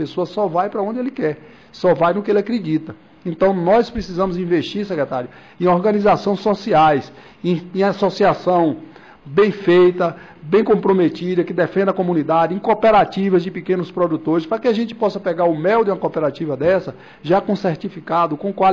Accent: Miguel Comum, Bahia, Brazil; aqui no estado da Bahia, por exemplo, na minha cidade, eu sou de Miguel Comum, aqui perto

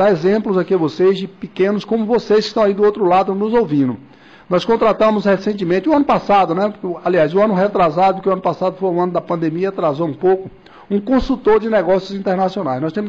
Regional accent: Miguel Comum, Bahia, Brazil; aqui no estado da Bahia, por exemplo, na minha cidade, eu sou de Miguel Comum, aqui perto

